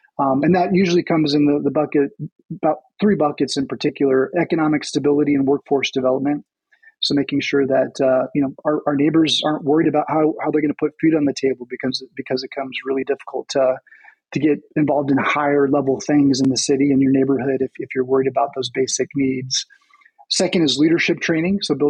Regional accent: California, United States; now in Omaha, United States; I was just thinking of Orange County as the precise area that I came from California. It has 34 incorporated cities, I believe.

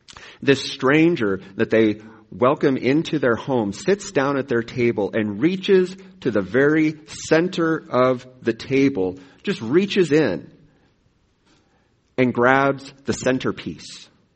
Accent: Midwest, United States; Imagine, now remember, I'm a Midwesterner. I'm still getting to know your practices.

